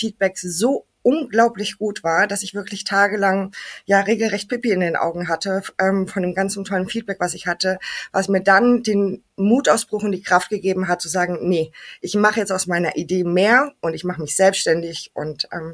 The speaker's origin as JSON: {"language": "German", "region": "Canary Islands", "country": "Spain", "tie": "born or raised there", "also_born_or_lived": "Germany", "moved": "as an adult", "said": "Ja, geboren bin ich in Deutschland, aufgewachsen bin ich auf den Kanarischen Inseln, auf der schönen Insel La Palma. Dort habe ich eigentlich ja mein komplettes Leben verbracht, bis ich Anfang 20 war."}